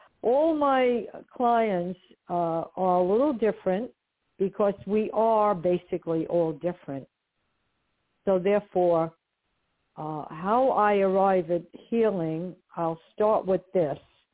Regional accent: Brooklyn, New York, United States; born there; Yes, I was born in Brooklyn, New York, and I still live in Brooklyn, a different part of Brooklyn from where I was born, but I live in Brooklyn still. Brighton Beach, on the beach.

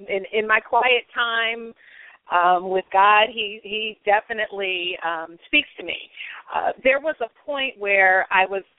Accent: Cleveland, Ohio, United States; I started to think about, in my hometown of Cleveland, opening up a little takeout mac and cheese restaurant across from Cleveland Heights High School.

